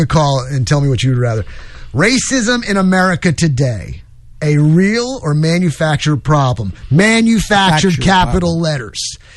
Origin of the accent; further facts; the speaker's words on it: New York, United States; I'm from New York originally, okay? And I lived in a town that had 52% of it was black, and I lived 100% in the black side, deep in the middle of it.